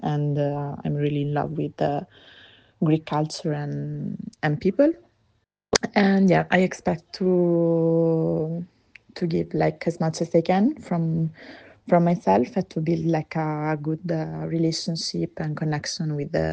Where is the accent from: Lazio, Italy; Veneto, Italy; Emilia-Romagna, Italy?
Lazio, Italy; Rome; English is a second language; I'm from Italy, from Rome.